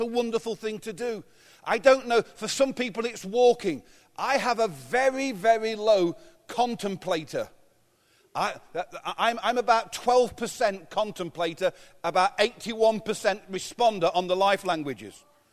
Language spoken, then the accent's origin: English; England, United Kingdom; And being English, that's just double the case.